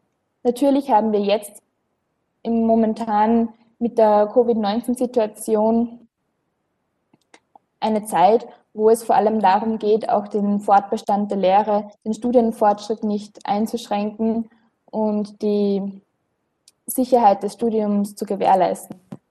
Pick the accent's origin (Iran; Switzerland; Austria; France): Austria; Upper Austria; Ich komme aus Oberösterreich, aus einem kleinen Dorf